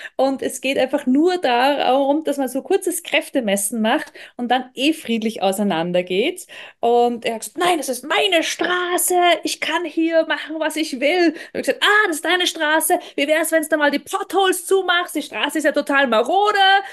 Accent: Austria; ja, das ist unsere traditionelle Kleidung bei uns in Österreich, Dirndlkleid und Lederhose.

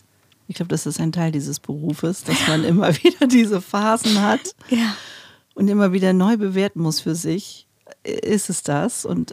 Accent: Hamburg, Germany; born or raised there

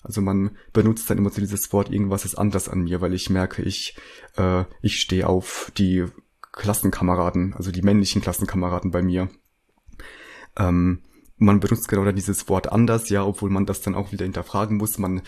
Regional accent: Rhineland-Palatinate, Germany; now in Berlin, Germany; Ach so, und also jetzt bin ich gerade in der Pfalz, wo ich aufgewachsen bin, 14 Jahre lang. Und ich wohne aber eigentlich gerade fest in Berlin. Und da studiere ich auch.

